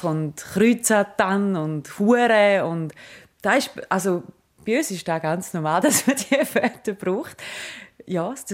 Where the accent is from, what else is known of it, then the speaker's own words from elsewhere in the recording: Appenzell, Appenzell Innerrhoden, Switzerland; now in St. Gallen, Switzerland; ich bin 30, in Appenzell aufgewachsen, wohne mittlerweile schon lange in St. Gallen